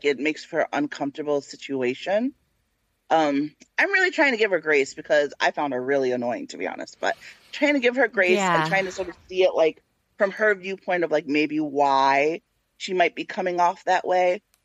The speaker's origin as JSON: {"language": "English", "town": "Canandaigua", "region": "New York", "country": "United States", "tie": "born or raised there", "also_born_or_lived": "Africa", "said": "I was born in Africa, like, I grew up in a predominantly, like, white neighborhood. I grew up in Canandaigua, New York, upstate New York."}